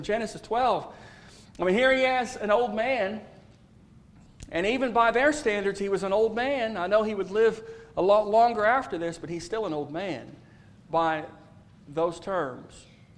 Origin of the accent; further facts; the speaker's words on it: Texas, United States; When I grew up in Texas outside of Houston